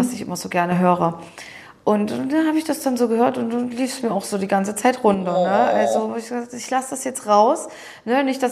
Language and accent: German; Dessau-Roßlau, Saxony-Anhalt, Germany; Da findet nämlich in meiner Heimatstadt Dessau-Roßlau